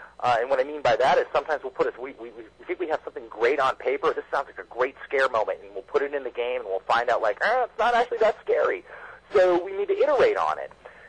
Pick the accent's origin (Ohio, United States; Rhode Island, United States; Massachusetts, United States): Massachusetts, United States; Boston; accent: Boston; I'm sorry, it's my Boston accent coming through.